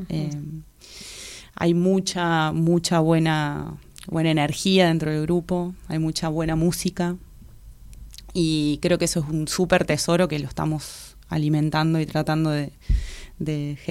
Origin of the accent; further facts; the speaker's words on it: Córdoba, Argentina; ya venía estudiada de la provincia de Córdoba. Ambas somos cordobesas con Sole